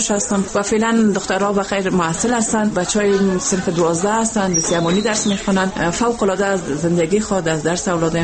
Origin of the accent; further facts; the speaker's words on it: Afghanistan; also born or lived in Iran; من خودم افغانی هستم